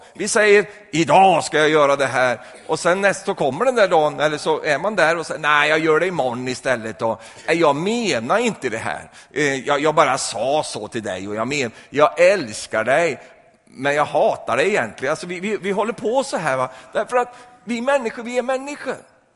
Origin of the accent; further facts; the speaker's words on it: Sweden; Och eftersom jag är svensk så har jag ett svenskt språk för det mesta.